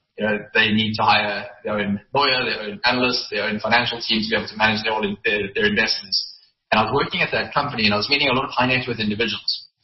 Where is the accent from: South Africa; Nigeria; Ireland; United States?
South Africa; And as a South African as well, you know, you obviously face exchange control issues